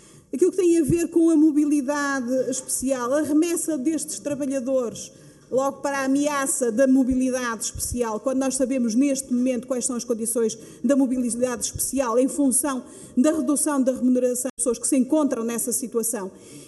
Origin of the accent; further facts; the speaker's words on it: Porto, Portugal; Sou de Porto.